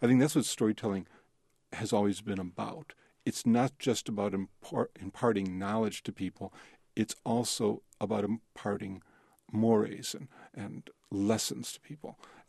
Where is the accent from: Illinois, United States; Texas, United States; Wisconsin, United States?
Illinois, United States; Chicago; And that's true stories of growing up in Chicago.